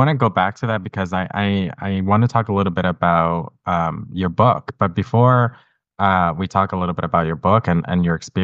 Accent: Puerto Rico; I grew up in Puerto Rico

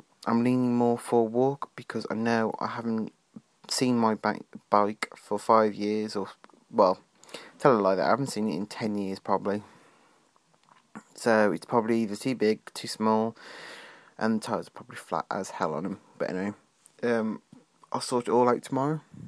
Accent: Shrewsbury, West Midlands, United Kingdom; apparently people have heard that I come from Shrewsbury. They're coming from near Shrewsbury, or Shrewsbury as they say, and they think I've got this posh accent. I don't.

